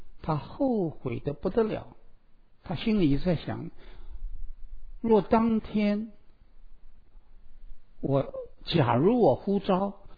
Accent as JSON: {"language": "Chinese", "country": "China", "said": "我们中国人有一句话非常非常的好"}